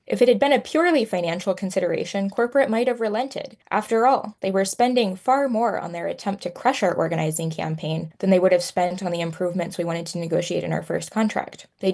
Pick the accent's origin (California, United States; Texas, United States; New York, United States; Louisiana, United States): Texas, United States; also born or lived in the South; Well, I'm originally from Texas. I grew up mostly in the South, and I was homeschooled